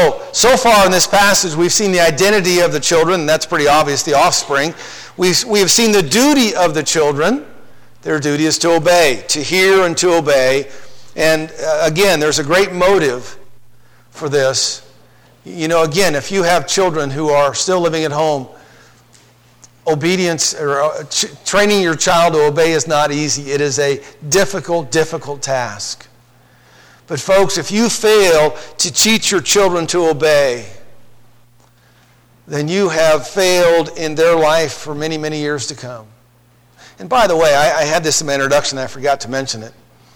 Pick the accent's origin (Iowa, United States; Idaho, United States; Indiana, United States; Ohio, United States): Idaho, United States; I'm from Idaho. We don't believe in sweet potatoes. Real potatoes.